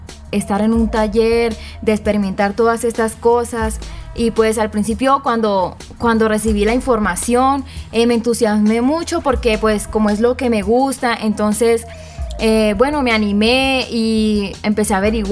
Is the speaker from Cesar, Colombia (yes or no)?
yes; Aguachica, Cesar, Colombia; vengo del SEAD de Ocaña. Soy de Aguachica, César.